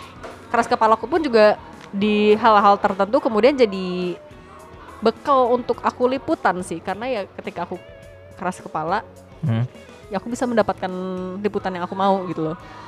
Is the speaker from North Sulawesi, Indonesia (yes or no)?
no; Bandung, West Java, Indonesia; now in Jakarta, Indonesia; Aku aja anaknya pindah dari Bandung. Orang Bandung kan sangat aku kamu ya. Aku pindah ke Jakarta, aku gak mau berubah jadi anak yang gue lo. Aku akan stick pada aku kamu.